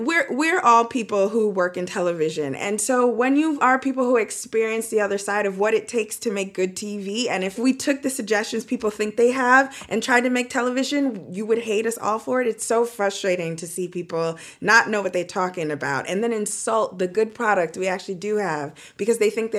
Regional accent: United States; I'm American. That's why I experience it Americanly.

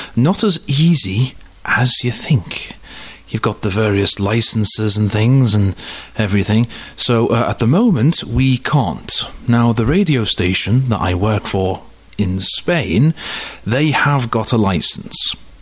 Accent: Liverpool, North West England, United Kingdom; I'm from Liverpool, so I'm no stranger to the place at all.

